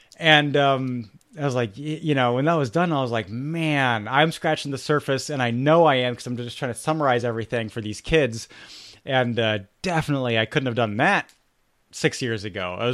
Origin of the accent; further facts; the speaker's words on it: Germany; That was in my mind since I was a kid. I grew up in Germany and was like